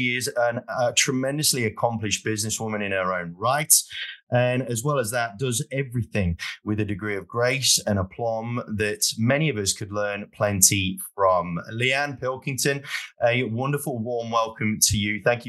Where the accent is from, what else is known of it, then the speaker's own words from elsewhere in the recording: England, United Kingdom; accent: pommy; entertain my drawl pommy accent